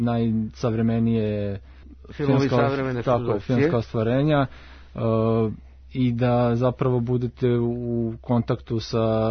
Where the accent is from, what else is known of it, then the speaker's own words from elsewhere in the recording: Veliko Gradište, Southern and Eastern Serbia, Serbia; jer sam odrastao u velikom gradištu pored Dunava i film je snimljen na prave lokacije, odnosno u mom rodnom gradu.